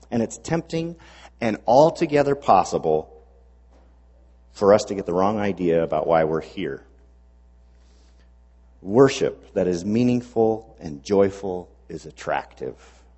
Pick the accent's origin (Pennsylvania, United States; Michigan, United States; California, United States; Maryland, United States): Maryland, United States; Takoma Park; I grew up in Tacoma Park my early years, so I'm a Washington Redskins fan.